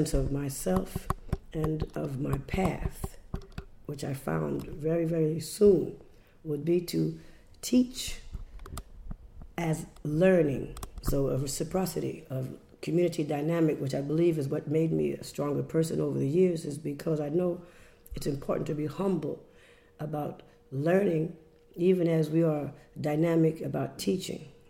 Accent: Westbury, New York, United States; also born or lived in Westchester, New York; I was born in Westchester, New York, and lived most of my life in Westbury, Long Island. As I grew up in a community of family, very intense and close family members.

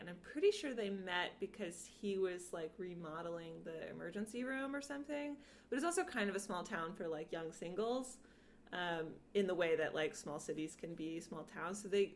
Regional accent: Birmingham, Alabama, United States; born there; so I was born in Birmingham, Alabama, which is, like the big city in Alabama.

